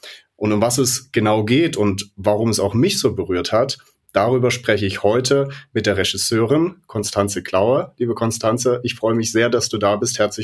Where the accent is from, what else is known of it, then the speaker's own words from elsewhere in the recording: Saxony, Germany; er spielt auch in meiner Heimat in der Nähe von Hoyerswerda. Es sind ungefähr 60 Kilometer von dem Ort, in dem ich aufgewachsen bin.